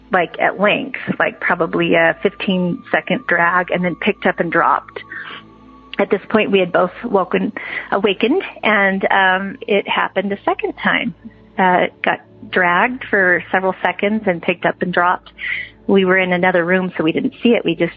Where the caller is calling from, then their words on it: Idaho, United States; I'm calling from Idaho.